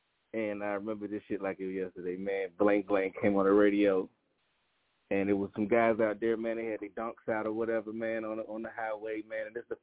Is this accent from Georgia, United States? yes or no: yes; Savannah, Georgia, United States; You know, I've been around. I grew up in Savannah, Georgia, of course, born and raised.